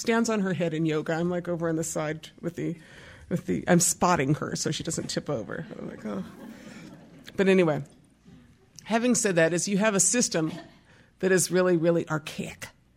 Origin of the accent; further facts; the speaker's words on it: Minnesota, United States; I'm from White Earth Reservation. Each Indian has a number.